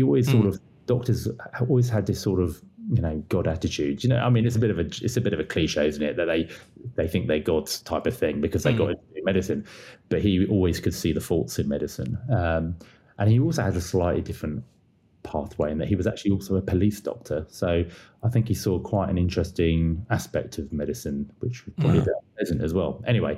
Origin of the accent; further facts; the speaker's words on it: Worcester, West Midlands, United Kingdom; we basically grew up in Worcester, near somewhere in Malvern, somewhere like that, the Malvern Hills or something.